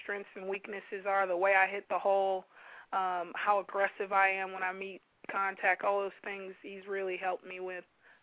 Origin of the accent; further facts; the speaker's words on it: California, United States; I'm originally from Cali. I'm a Cali girl.